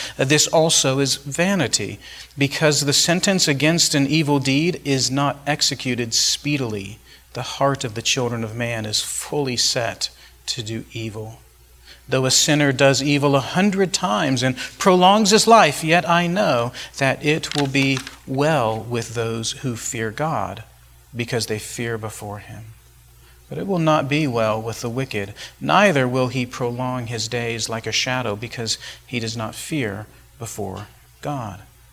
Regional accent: Albuquerque, New Mexico, United States; I grew up in New Mexico, in Albuquerque. And if you have been to Albuquerque, there are a lot of arroyos, these big concrete-lined ditches all over the city

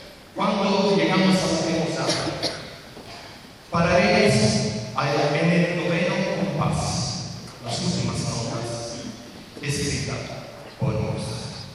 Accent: Italy; first language Italian; Spanish is a second language; cierto soy italiano, come sapete, non parlo bene spagnolo, parlo molto buon italiano, il mio primo livello.

